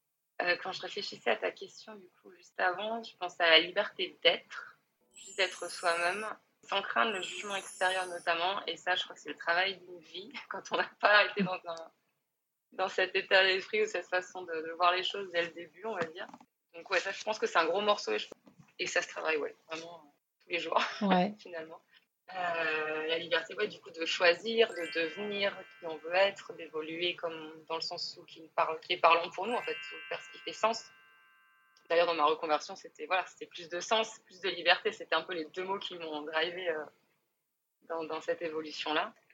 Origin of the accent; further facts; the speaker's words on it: France; now in Seattle, United States; Oui, on est français tous les deux. On a bougé il y a un an, à peu près